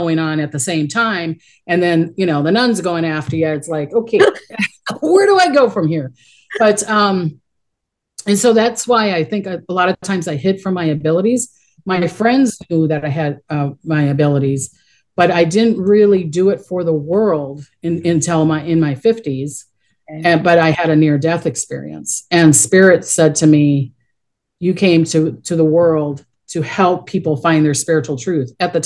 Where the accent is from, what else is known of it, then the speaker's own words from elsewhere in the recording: New Zealand; born there; I can't speak English that well, the way it is, even though I was born in New Zealand, my parents were from Holland. So they spoke Dutch all the time